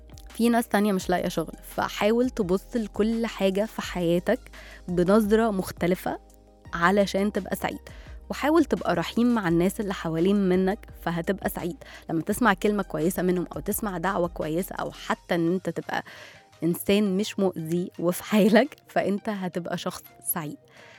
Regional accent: Egypt; ف خليني اقول لكم حاجه، يا ريت تبقى موجوده عندنا في مصر

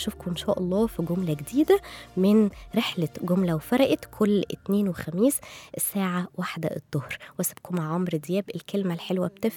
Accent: Egypt; وده النظرية اللي كانت منتشرة عندنا في مصر

